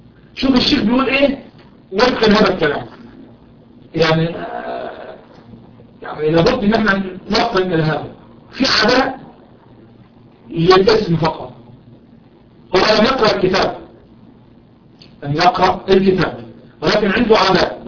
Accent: Egypt; انصرفت فينا فلان اللغة العامية عندنا في مصر.

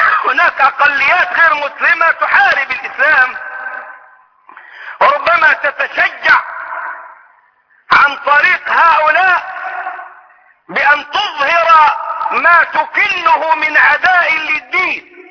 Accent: Egypt; حتى أيام يوسف والي أتى بشجر الغرقد فزرعه عندنا في مصر

